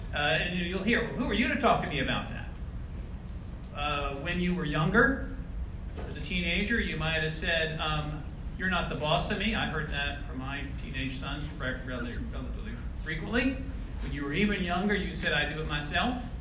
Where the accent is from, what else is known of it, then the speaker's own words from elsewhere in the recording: Boston, Massachusetts, United States; born there; So he went back to school. And so I was born in Boston because that's where he was in school.